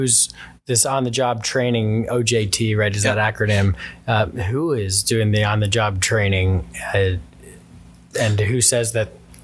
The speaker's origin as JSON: {"language": "English", "region": "Pennsylvania", "country": "United States", "tie": "born or raised there", "said": "What is an apprenticeship in the state of Pennsylvania, my home state?"}